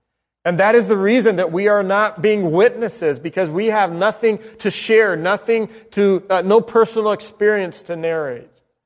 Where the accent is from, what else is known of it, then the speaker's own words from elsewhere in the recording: Spain; When I was growing up in Spain, I remember some missionaries from Brazil.